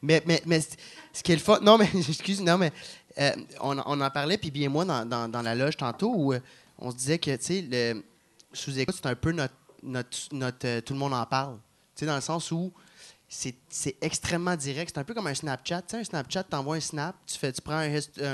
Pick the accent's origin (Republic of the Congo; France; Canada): Canada; Ottawa, Ontario; Et je viens d'Ottawa, j'ai d'autres termes.